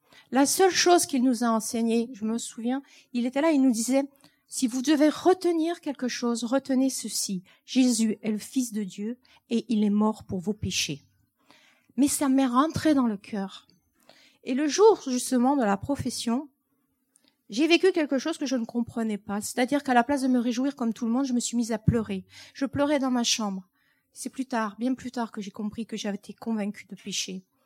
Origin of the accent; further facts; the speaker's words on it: East France, France; now in Montpellier, France; moi, je suis issue de l'Est de la France. Ok, j'ai voyagé un peu partout et je me retrouve à Montpellier.